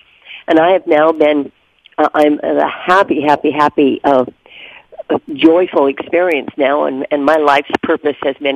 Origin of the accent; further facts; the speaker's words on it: Florida, United States; and I'm actually here from Florida.